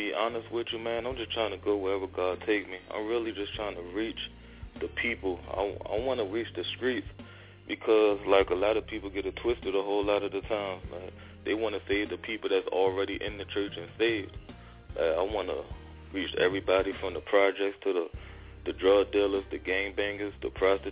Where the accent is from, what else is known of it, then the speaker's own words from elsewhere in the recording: Richmond, Virginia, United States; also born or lived in Harlem, United States; I was born in Harlem, New York, but I really was raised in Richmond, Virginia. So I kind of got the best of both worlds, the North and the South.